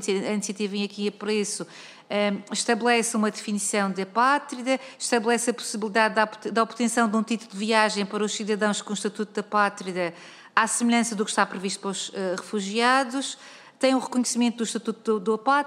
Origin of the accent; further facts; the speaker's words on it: Madeira, Portugal; sei que esteve na minha terra, que é a Madeira